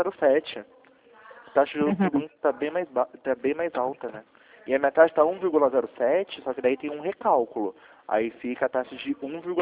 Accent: Campinas, São Paulo, Brazil; Eu sou aqui de Campinas, São Paulo.

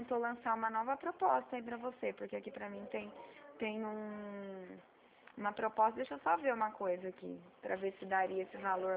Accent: São Paulo, Brazil; Eu sou de São Paulo também.

